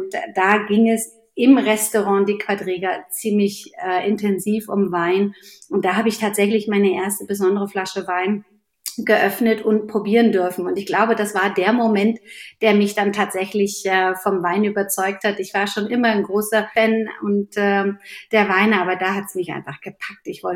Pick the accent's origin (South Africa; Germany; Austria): Germany; Rostock, Mecklenburg-Vorpommern; Ich bin ein Kind des Nordens. Ich bin in Rostock geboren und an der Küste groß geworden.